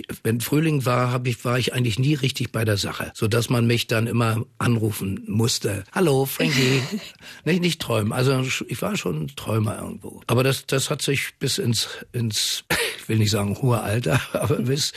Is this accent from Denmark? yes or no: no; Berlin, Germany; In Neukölln geboren, bin ich am Karl-Marx-Platz groß geworden.